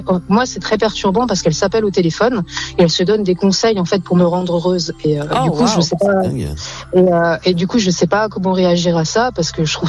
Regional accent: Strasbourg, Grand Est, France; Alors, je suis de Strasbourg.

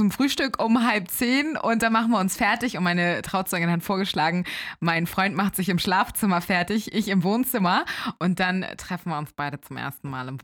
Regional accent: Elmshorn, Schleswig-Holstein, Germany; Das ist so ein bürgerliches Restaurant in Elmshorn, wo ich herkomme.

